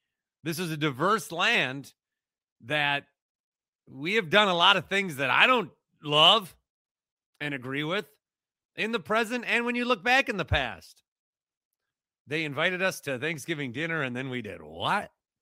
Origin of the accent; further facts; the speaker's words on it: Fond du Lac, Wisconsin, United States; I grew up, it's kind of like, I grew up in Fond du Lac, Wisconsin. And I'll say this about Fond du Lac, Wisconsin. When I grew up there, I thought it was the center of the world.